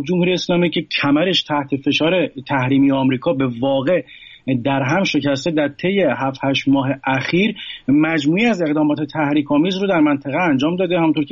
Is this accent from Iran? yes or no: yes; Iran; اگرچه ما ایرانی هستیم